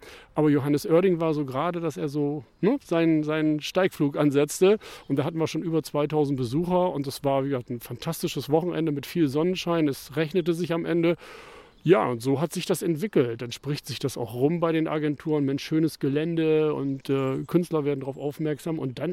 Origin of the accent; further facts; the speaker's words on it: Bassum, Lower Saxony, Germany; also born or lived in Bremen; ich habe auch lange in Bremen gewohnt, bin aber natürlich gebürtiger Bassumer und das ist auch meine Heimatstadt hier.